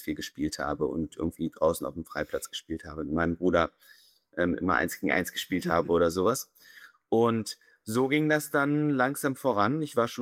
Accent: Berlin, Germany; Ja, also ich bin Berliner, in Berlin geboren und aufgewachsen

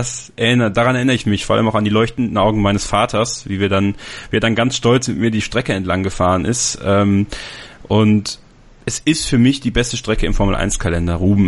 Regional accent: Wallonia, Belgium; born there; Ich komme ja aus der Nähe. Ja, ich bin wenige Minuten von Spa-Francorchamps geboren worden

